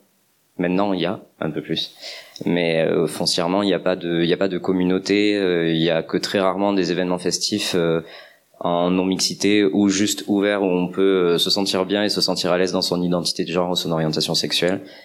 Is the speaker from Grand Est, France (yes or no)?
no; Occitanie, France; moi j'ai vraiment grandi ici, je suis né en Lozère et puis j'ai pas beaucoup bougé, pour dire vrai